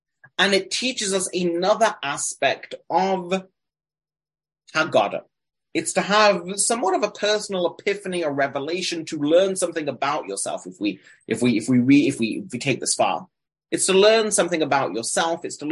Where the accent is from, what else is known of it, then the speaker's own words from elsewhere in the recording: Manchester, North West England, United Kingdom; now in abroad; my identity as a Mancunian, as someone from England living in a foreign country, right?